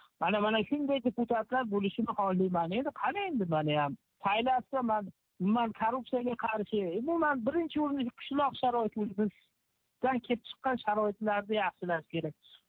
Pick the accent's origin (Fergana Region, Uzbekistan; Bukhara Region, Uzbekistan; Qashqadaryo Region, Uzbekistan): Fergana Region, Uzbekistan; Rishton; o'zimni qishlog'im endi Rishton tumani deydi.